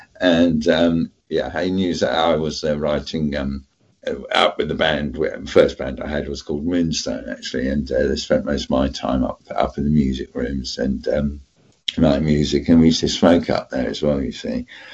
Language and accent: English; Weybridge, South East England, United Kingdom; also born or lived in London; I was born in St. Thomas's, actually. And we lived in Chelsea for a while, and then my mum got tired of the city, said I want to go out to find the country.